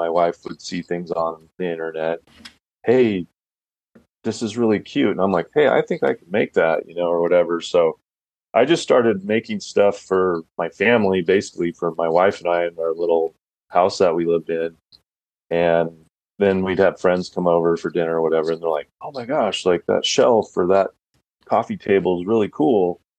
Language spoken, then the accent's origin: English; Nampa, Idaho, United States; But yeah, so I live, born and raised here in Idaho. I was born in Nampa, which is west of Boise, and I've lived here my whole life.